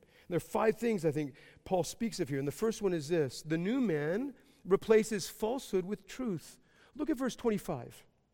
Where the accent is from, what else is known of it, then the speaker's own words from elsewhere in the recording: Oshawa, Ontario, Canada; I was born and raised in Oshawa, Ontario.